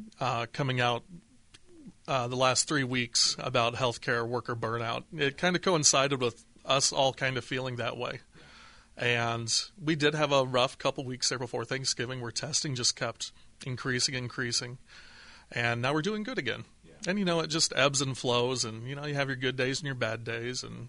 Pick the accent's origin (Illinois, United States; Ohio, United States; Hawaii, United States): Illinois, United States; Galesburg; I'm born and raised in Galesburg, Illinois. Went to school at Illinois State University.